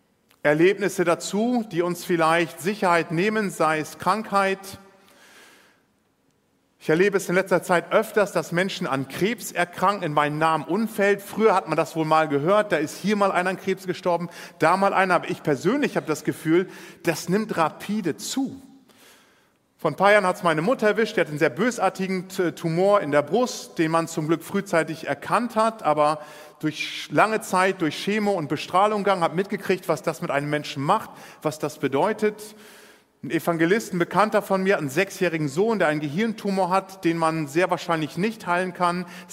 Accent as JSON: {"language": "German", "region": "Lower Saxony", "country": "Germany", "said": "Ich komme ursprünglich aus der Landwirtschaft und bin immer noch so ein bisschen mit Landwirtschaft verbunden und erlebe gerade im norddeutschen Raum, aus Ostfriesland, wo ich gerade herkomme"}